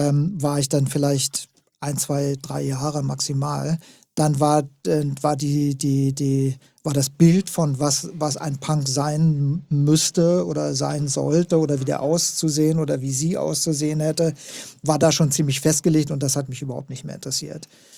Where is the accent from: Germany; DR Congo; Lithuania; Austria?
Germany; West Germany; als Westdeutscher